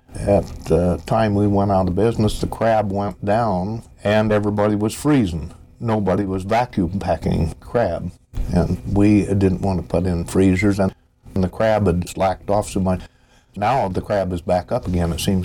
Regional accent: Arizona, United States; also born or lived in Oregon; We come from Oregon, originally from Arizona

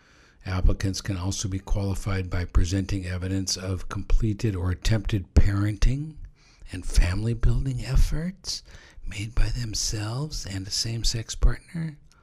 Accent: Fairbanks, Alaska, United States; I'm from Fairbanks, Alaska. I grew up here, you know.

